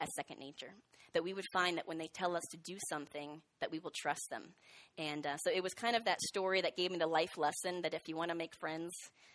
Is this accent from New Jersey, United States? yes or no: yes; New Jersey, United States; it reminded me of a time I grew up in New Jersey, and I was about 5 years old